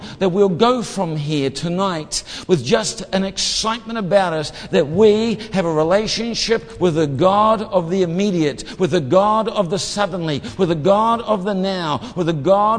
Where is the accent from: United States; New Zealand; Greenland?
New Zealand; I'm a Kiwi. I can't help but get excited.